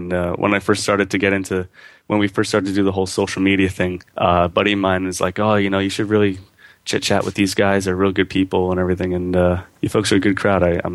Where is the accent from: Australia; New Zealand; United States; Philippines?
United States; New York; accent: New York; Growing up, I had a pretty thick New York accent